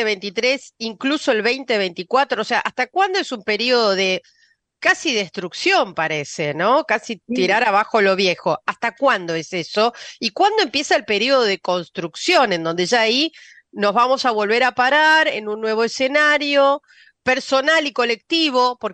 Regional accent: Argentina; Somos ricos, los argentinos somos ricos y no tenemos esa conciencia todavía

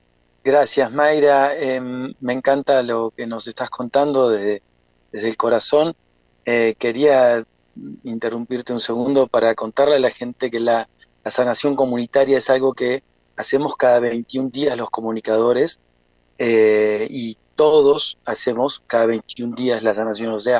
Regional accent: Bariloche, Río Negro, Argentina; de Bariloche

